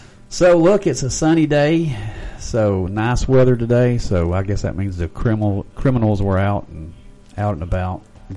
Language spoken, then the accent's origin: English; Chicago, Illinois, United States; born there; I was born in Chicago.